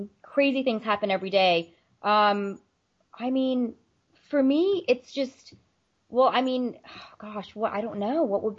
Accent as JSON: {"language": "English", "town": "Orlando", "region": "Florida", "country": "United States", "tie": "born or raised there", "said": "So I ended up moving back to my hometown, which is, in Orlando, Florida."}